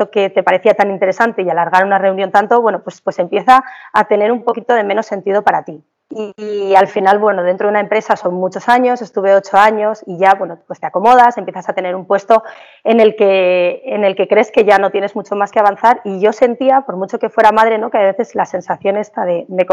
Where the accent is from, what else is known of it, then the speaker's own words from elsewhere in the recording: San Sebastián, Basque Country, Spain; also born or lived in Pamplona; yo soy de San Sebastián y estudié en Pamplona, estudié periodismo hace ya tiempo